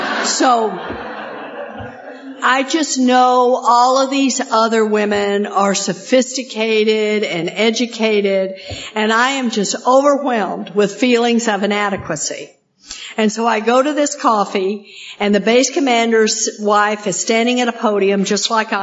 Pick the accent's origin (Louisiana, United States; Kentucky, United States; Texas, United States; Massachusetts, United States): Texas, United States; I am a hick from Texas. I don't even know where the silverware goes.